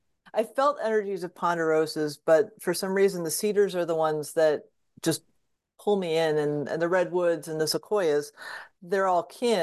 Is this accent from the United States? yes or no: yes; East Coast, United States; I grew up on the East Coast, and I remember the first time I flew back from Washington to Connecticut